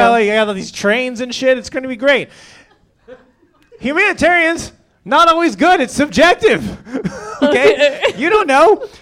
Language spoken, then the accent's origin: English; Los Angeles, California, United States; Guess what? I grew up in the LA Unified School District.